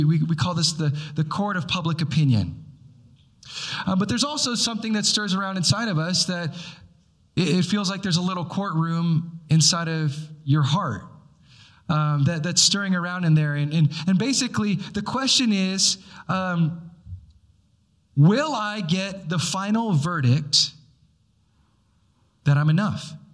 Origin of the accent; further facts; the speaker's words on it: Midwest, United States; also born or lived in Hawaii; For me, I was born in Hawaii, but I lived in the Midwest during my younger years.